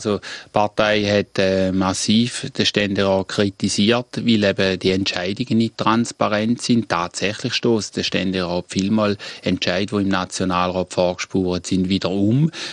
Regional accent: Schaffhausen, Switzerland; für uns als Schaffhauser

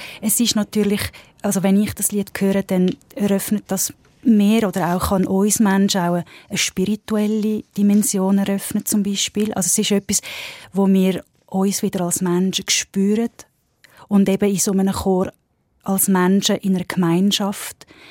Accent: Switzerland; also ich wohne ja in Bern und ich bin in der Schweiz aufgewachsen, mein Vater war Deutschschweizer gewesen, also ich bin wirklich bikulturell. Ich fühle mich also wirklich auch Deutschschweizerin.

